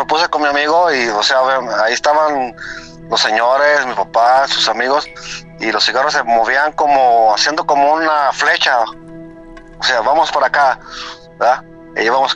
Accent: Guanajuato, Mexico; yo soy del estado de Guanajuato.

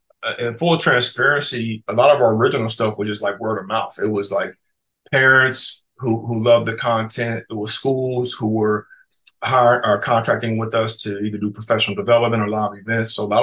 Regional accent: Kansas City, United States; now in Atlanta, United States; I'm founder and CEO of Healthy Hip Hop. I'm originally from Kansas City, now in Atlanta.

